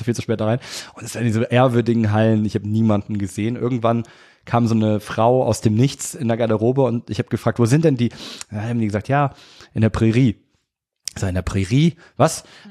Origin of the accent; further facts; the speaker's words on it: Cologne, North Rhine-Westphalia, Germany; Ich gesagt, aus Köln.